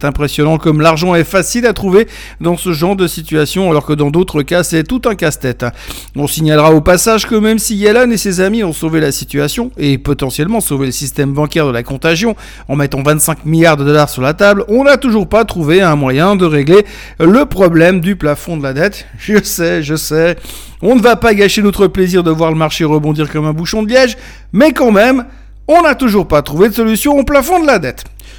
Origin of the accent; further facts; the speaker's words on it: Geneva, Switzerland; comme à la base je suis genevois